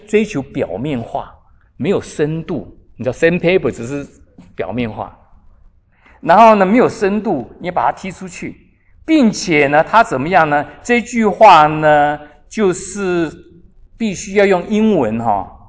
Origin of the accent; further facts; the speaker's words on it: China; 我们中国人呢，常常就是鼓励人一句话，就是家和万事兴。